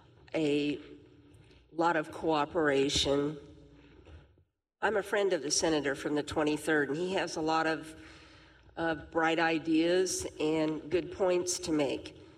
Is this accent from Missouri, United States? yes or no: yes; Missouri, United States; I'm from Shelby County, where we continue to lose population, and I represent 14 counties where we pretty much have that same situation